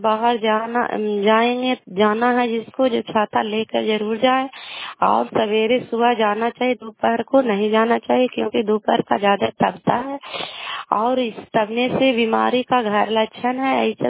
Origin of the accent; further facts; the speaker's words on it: Bihar, India; खड़गपुर मुंशी पंचायत प्रखंड चैनी जिला ललंदा का निवासी हूँ।